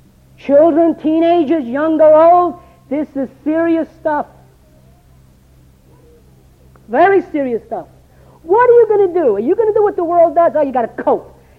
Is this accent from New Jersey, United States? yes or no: no; New York City, New York, United States; In the 60s, when I was growing up in New York City